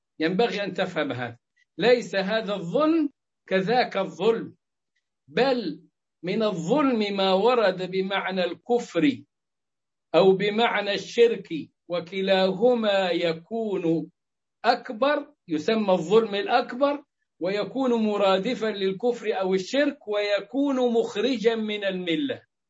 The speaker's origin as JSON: {"language": "Arabic", "region": "Upper Egypt", "country": "Egypt", "said": "واحد صعيدي مثلي، أنا صعيدي"}